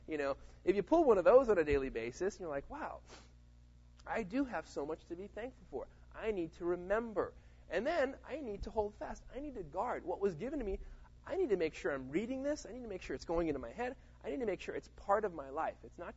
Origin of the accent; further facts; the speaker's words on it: Florida, United States; I always had this dream because I grew up in Florida, and Disney World was there